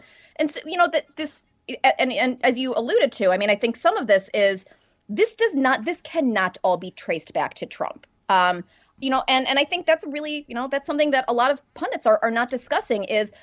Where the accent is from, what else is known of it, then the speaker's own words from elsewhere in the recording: Deerfield, Illinois, United States; I grew up in Deerfield.